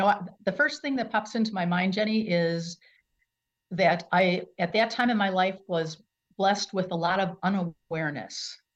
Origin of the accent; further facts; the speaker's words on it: Franklin Park, Illinois, United States; now in Wisconsin, United States; Okay, so I grew up in Franklin Park, right outside of O'Hare Field in Illinois.